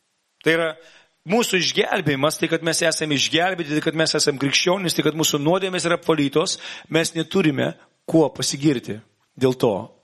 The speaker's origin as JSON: {"language": "Lithuanian", "town": "Vilnius", "region": "Vilnius County", "country": "Lithuania", "said": "Žemiškai esu iš Vilniaus."}